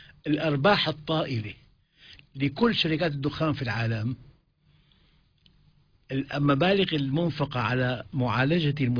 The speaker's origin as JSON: {"language": "Arabic", "town": "Damascus", "region": "Damascus Governorate", "country": "Syria", "tie": "born or raised there", "said": "كنت في دمشق الشام وهي بلدي الأم قبل 10 سنين بالتمام والكمال،"}